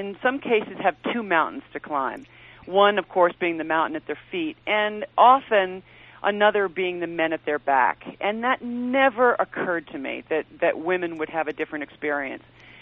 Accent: East Coast, United States; As I said, I was from the East Coast. A high-altitude mountain to me was 10,000 feet.

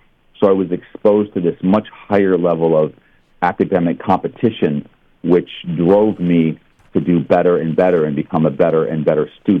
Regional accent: Ohio, United States; I grew up in Ohio, and me and my brother were chosen.

